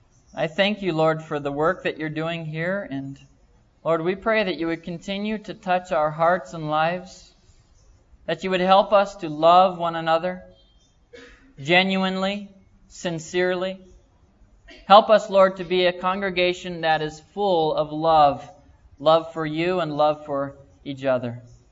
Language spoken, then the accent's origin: English; United States; I'm from America and I only speak one language, American. It's not even proper English, amen?